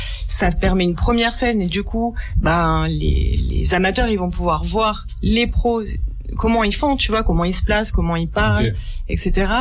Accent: Tullins, Auvergne-Rhône-Alpes, France; Et que, du coup, moi, je suis de Tulin.

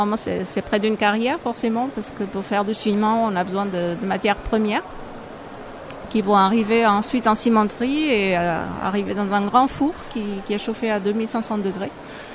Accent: Portugal; French is a second language; now in France; je suis portugaise, hein, donc je n'ai pas fait mes études ici. Et chez moi, on parle moins de ces problèmes de stéréotypes.

